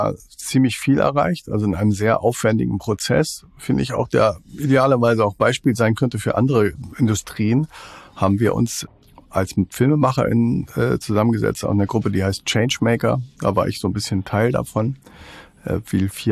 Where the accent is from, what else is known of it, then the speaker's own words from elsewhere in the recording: Schleswig-Holstein, Germany; ich bin ja auch in Schleswig-Holstein zur Schule gegangen